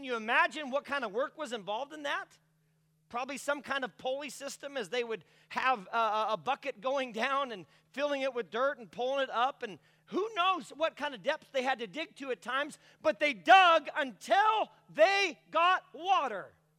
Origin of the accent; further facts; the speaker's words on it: Phoenix, Arizona, United States; I grew up primarily in Phoenix and lived out there till just a few months ago.